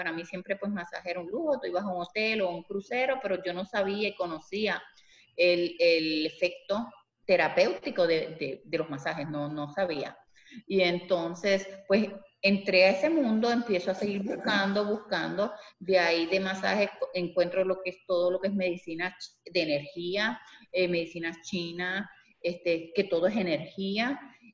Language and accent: Spanish; Puerto Rico; moved away as an adult; now in Orlando, United States; Bueno, pues soy de Puerto Rico, químico de profesión. Trabajé muchos años en la industria farmacéutica en Puerto Rico. En el 2001 decidimos mudarnos hacia Orlando, Florida. Vamos para 20 años acá.